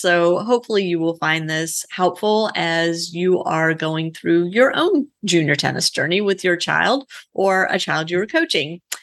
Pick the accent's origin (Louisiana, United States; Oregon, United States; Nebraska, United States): Louisiana, United States; I grew up in Louisiana, always played outdoors.